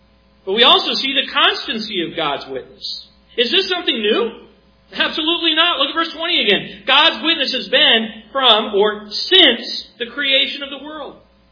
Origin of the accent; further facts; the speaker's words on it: New York, United States; Growing up in New York, it was one of the cloudiest regions in all of the country.